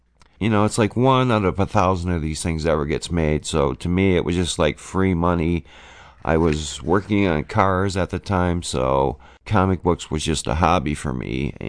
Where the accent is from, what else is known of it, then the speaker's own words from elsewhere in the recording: Detroit, Michigan, United States; which, since I came from Detroit, from what I understood, this happened all over the world, but I've since learned that only in Detroit